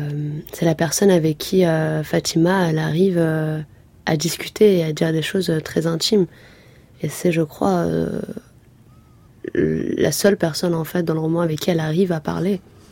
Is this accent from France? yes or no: yes; France; born there; Je suis française, je suis née ici